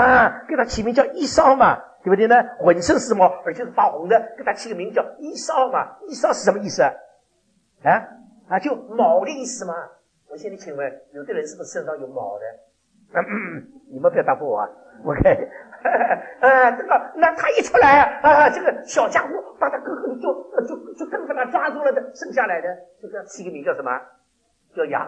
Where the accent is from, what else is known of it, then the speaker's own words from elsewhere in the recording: China; 在我中国人中间各个不同的人生中间给我开门